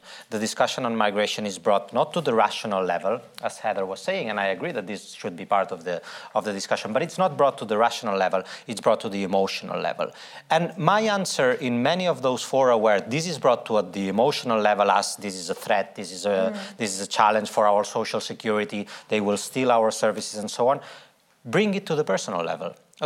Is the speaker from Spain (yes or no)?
yes; Spain; English is a second language; But with migration, and I come from Spain, so migration in Spain has never been a truly emotional fact